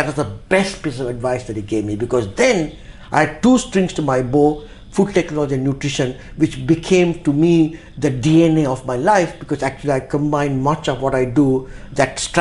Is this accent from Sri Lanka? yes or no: yes; Sri Lanka; also born or lived in Bombay, India; growing up in Ceylon during the period of the late 60s, early 70s, there was not a single university at that time that could do a degree in food technology